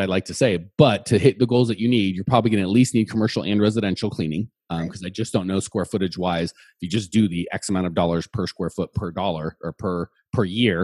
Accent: Phoenix, Arizona, United States; because I grew up in Phoenix, which is several million people in the metro.

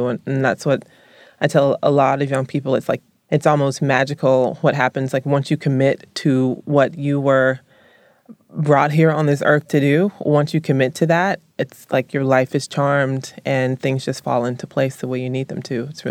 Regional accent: the South, United States; I was raised in the South

